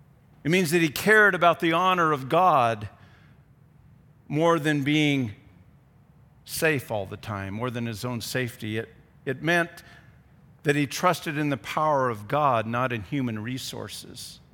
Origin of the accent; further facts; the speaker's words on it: Midwest, United States; We're from the Midwest. We're independent. We're get-or-done people.